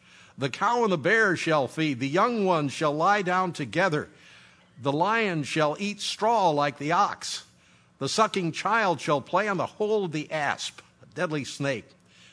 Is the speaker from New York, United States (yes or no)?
yes; New York, United States; born there; I'm a New Yorker, like I've said before. I'm a New Yorker by birth and a hillbilly by choice. And coming from New York State, I'm used to real winter, you know, where it really got cold.